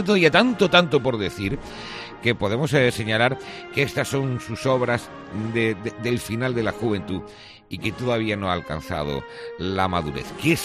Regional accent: Granada, Andalusia, Spain; Y luego como granadino, porque nos podemos sentir orgullosos

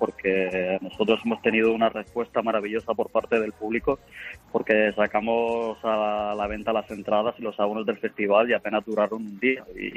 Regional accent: Spain; somos nosotros los españoles

